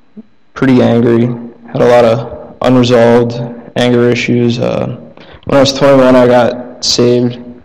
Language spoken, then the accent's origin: English; Saranac Lake, New York, United States; I'm from Saranac, Lake Placid area.